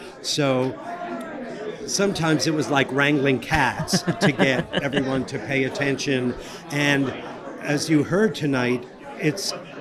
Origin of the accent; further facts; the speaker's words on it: Brooklyn, New York, United States; I'm from Brooklyn.